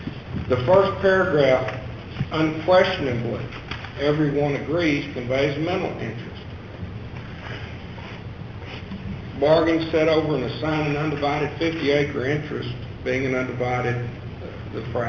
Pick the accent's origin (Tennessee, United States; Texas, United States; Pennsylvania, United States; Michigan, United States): Texas, United States; Midland; I'm from Midland, Texas.